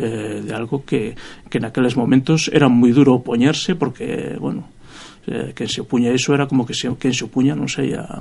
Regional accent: Vigo, Galicia, Spain; E eu que veño de Vigo

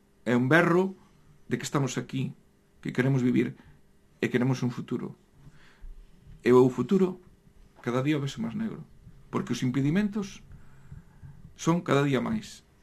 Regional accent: Fisterra, Galicia, Spain; fun un día a falar con un fisterrán na miña terra, na Fisterra

